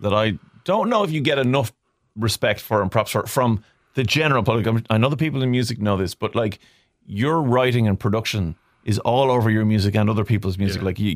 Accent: Ireland; because we're Irish, we don't know whether that's true or not.

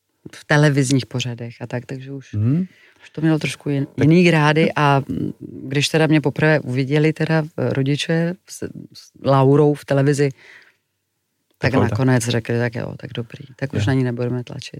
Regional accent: Klášterec nad Ohří, Ústí nad Labem Region, Czechia; my jsme pocházeli vlastně z Klášterce, ale v Mostě jsem studovala a proto jsem musela být na internátě

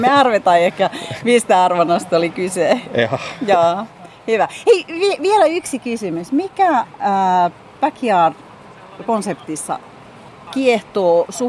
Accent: Imatra, South Karelia, Finland; Ai, mä oon Imatralta.

